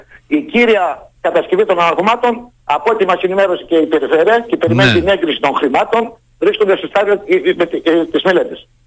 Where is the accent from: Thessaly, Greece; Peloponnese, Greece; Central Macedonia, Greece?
Thessaly, Greece; Keramidi; Ναι, εγώ από το Κεραμίδι είμαι, κάτω από το Κεραμιδίου είμαι.